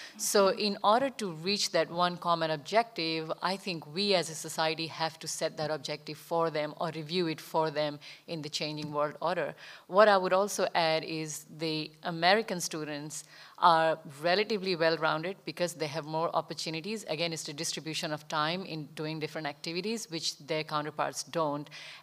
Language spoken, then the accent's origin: English; India; I was born and raised in India, and I've gone to a school in India